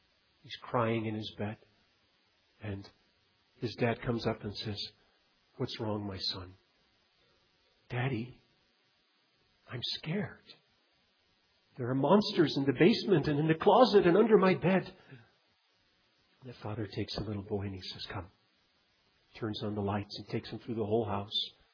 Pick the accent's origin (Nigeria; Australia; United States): Nigeria; Children, when I grew up in Nigeria on the mission field, one of the unpleasant parts of life in Africa